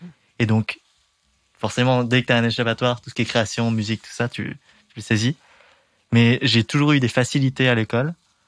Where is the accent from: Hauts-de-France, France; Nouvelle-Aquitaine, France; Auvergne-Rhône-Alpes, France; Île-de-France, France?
Hauts-de-France, France; Amiens; Je suis né à Amiens, donc on se rejoint sur ça. Donc, enfance Picarde, bucolique, ouais. Plutôt tranquille.